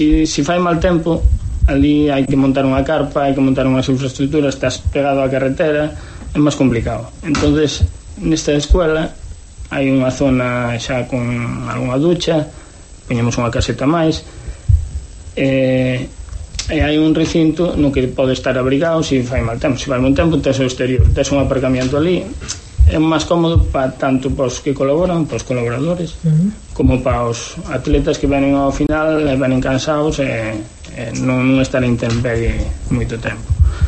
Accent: Barreiros, Galicia, Spain; eu son de, sí, son de Barreiros, de Benquerencia, de parroquia, pero estudiei nas Moixas en Ribadeo.

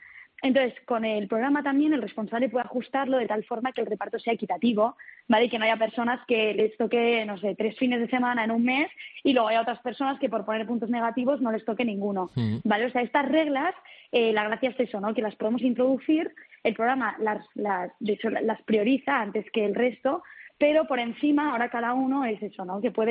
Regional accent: Barcelona, Catalonia, Spain; also born or lived in United States

